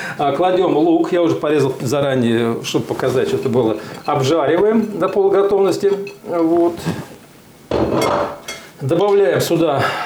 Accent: Moscow, Russia; Мне уже скоро будет 70, я родился, говорю, в Измайлово, мама в столовой работала

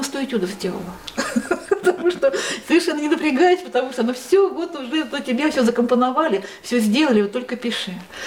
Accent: Leninsk-Kuznetsky, Kemerovo Oblast, Russia; Я из Ленинска. Вот. Кто ленинский, знает наши пейзажи.

